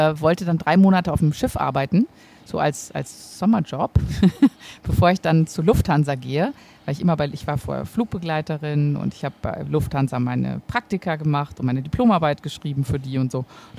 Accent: North Rhine-Westphalia, Germany; ich komme aus dem Sauerland

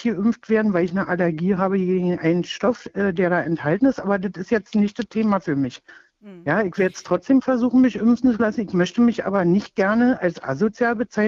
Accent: East Germany, Germany; Also früher, ich bin nur in der DDR aufgewachsen

